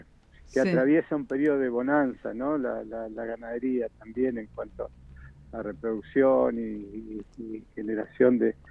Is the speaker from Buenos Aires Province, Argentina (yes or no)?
no; Guardia Mitre, Río Negro, Argentina; also born or lived in Conesa; Yo nací en Conesa, pero me crié en Guardia Mitre.